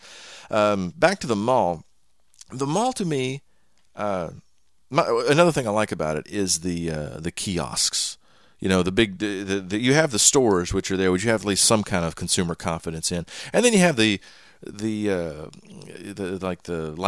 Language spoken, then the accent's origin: English; Texas, United States; Although, I am from East Texas, so it is possible to have a 19-year-old with a 9-year-old child.